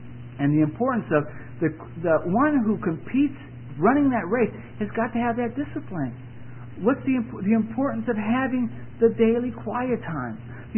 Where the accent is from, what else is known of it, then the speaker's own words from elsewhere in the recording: Chicago, Illinois, United States; When I grew up there in Chicago at this boys' club, we had boxing.